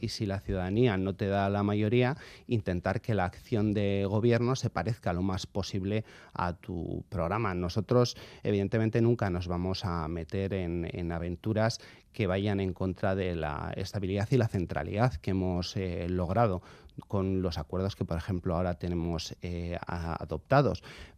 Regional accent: Basque Country, Spain; nosotros como socialistas vascos

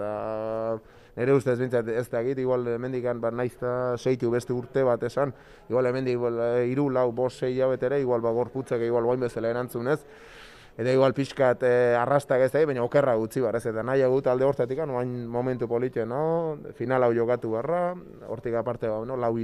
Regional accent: Goizueta, Navarre, Spain; Ni tiki itetik beti goizuteko frontoian ibilita, eta bueno, zeo ze beresia, nire herria gainera

